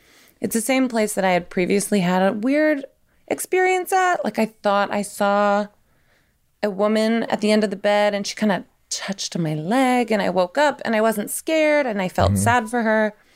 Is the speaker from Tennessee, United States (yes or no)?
yes; Tennessee, United States; I'm like from Tennessee. I should know this.